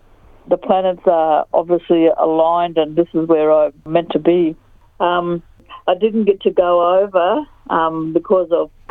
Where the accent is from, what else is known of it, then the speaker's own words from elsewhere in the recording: Cherbourg, Queensland, Australia; now in Cairns, Australia; I live in Cairns, but I'm originally from Cherbourg in southeast Queensland. My people are the Goongri, Pitta Pitta, Bindu, Kanju, and Quandamooka people, because I like to acknowledge my four grandparents.